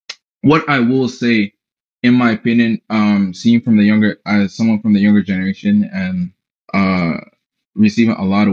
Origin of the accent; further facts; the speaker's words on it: Guinea; I come from a very traditional Muslim family. I come from Guinea, West Africa. So I go back home relatively a lot.